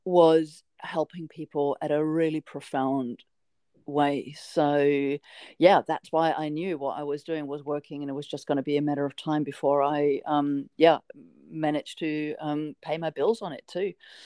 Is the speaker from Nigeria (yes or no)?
no; Japan; Growing up in Japan, I went to a German school, but it was a very mixed international school. And as my sister and I, we lived in a complete Japanese neighborhood, but we never really blended